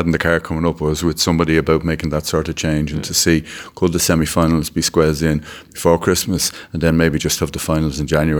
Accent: Dublin, Leinster, Ireland; as a young lad growing up in Dublin

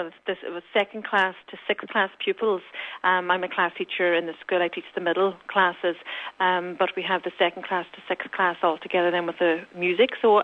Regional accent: Malin Head, Ulster, Ireland; I'm originally from Malinhead myself.

